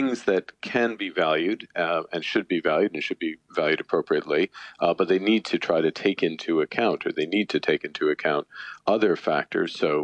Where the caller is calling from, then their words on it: Canada; I'm joining you from Canada